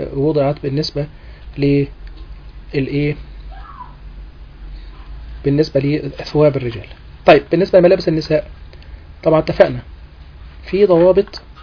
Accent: Egypt; والحاجات اللي احنا مشهورين بها في مصر عندنا

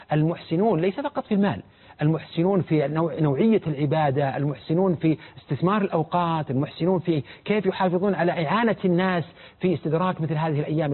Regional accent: Saudi Arabia; ما جرى في الكويت وما جرى عندنا في السعودية

